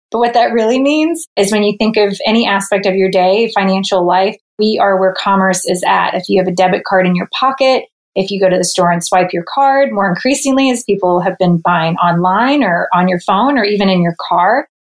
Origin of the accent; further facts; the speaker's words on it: Tucker, Georgia, United States; So I grew up in Tucker, Georgia, which has grown significantly since then.